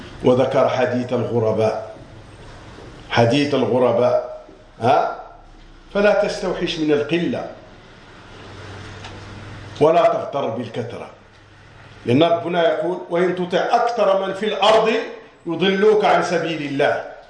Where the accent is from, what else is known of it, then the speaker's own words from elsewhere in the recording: Marrakesh, Marrakesh-Safi, Morocco; كان أنا من مراكشي